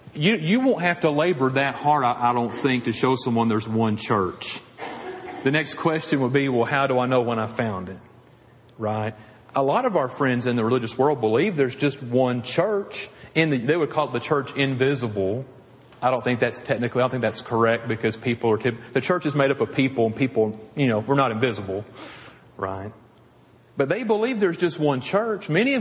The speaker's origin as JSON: {"language": "English", "town": "Piedmont", "region": "Alabama", "country": "United States", "tie": "born or raised there", "said": "There's a congregation on Highway 278, one on Highway 9, and then there was the one that I grew up at on Memorial Drive."}